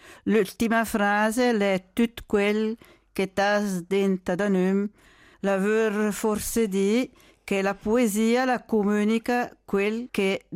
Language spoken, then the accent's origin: Italian; Ticino, Switzerland; accent: Momò dialect; Parli il mio dialetto momò